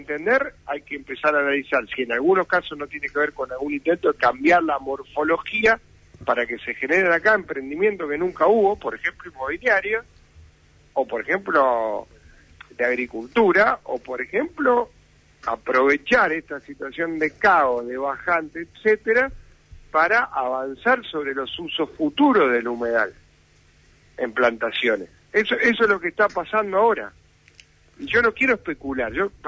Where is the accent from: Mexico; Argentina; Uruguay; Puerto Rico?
Argentina; Rosario, Santa Fe; ¿O no somos los rosarinos ciudadanos de la Argentina?